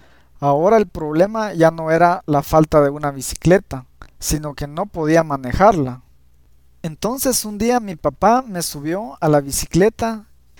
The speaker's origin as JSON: {"language": "Spanish", "country": "Guatemala", "said": "tengo 22 años y soy de Guatemala."}